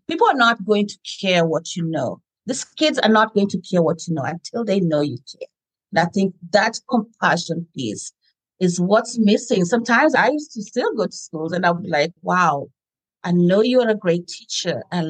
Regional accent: Kenya; Growing up in Kenya

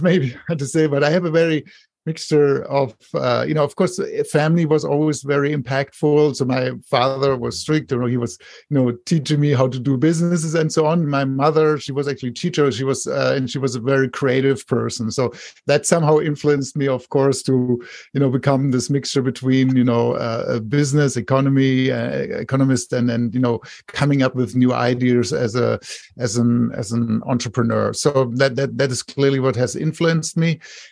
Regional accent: Germany; also born or lived in France; now in United States; I'm also originally from Germany, but I live in Silicon Valley now for 14 years. And actually, when I studied, so I lived actually in the U.S. my childhood, in France and in Germany.

